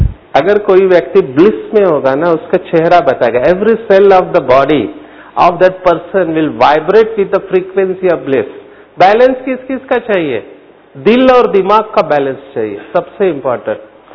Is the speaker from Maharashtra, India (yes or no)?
yes; Mumbai, Maharashtra, India; मैं खुद मुंबई से हूं तो बॉलीवुड को नजदीक से जानता हूं